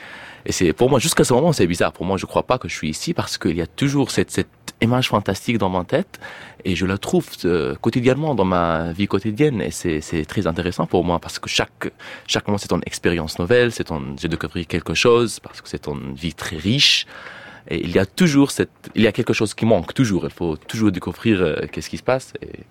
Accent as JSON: {"language": "French", "town": "Damascus", "region": "Damascus Governorate", "country": "Syria", "said": "Je viens de Damas, la capitale en fait."}